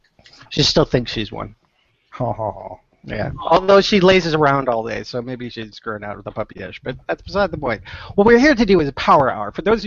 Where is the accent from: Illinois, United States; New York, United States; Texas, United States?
New York, United States; born there; I was born in New York, so technically I was born in Central time, or Eastern time.